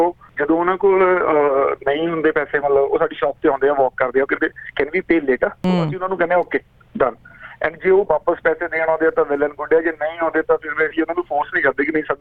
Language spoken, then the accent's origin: Punjabi; Jalandhar, Punjab, India; moved away as an adult; now in Melbourne, Australia; Melbourne ਜੀ, ਮੈਂ ਕਈ ਵਾਰ ਰਹਿੰਦਾ, ਮੇਰੀ ਬੈਕਗ੍ਰਾਉਂਡ ਹੈਗੀ ਹੈ, ਮੈਂ ਜਲੰਧਰ ਤੋਂ ਹਾਂ।